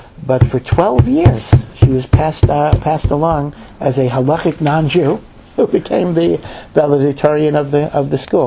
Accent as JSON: {"language": "English", "region": "Washington, D.C. area", "country": "United States", "moved": "yes", "lives_now": "Israel", "said": "Now, I know, I came from the Washington area, and for many years, I was involved with a day school."}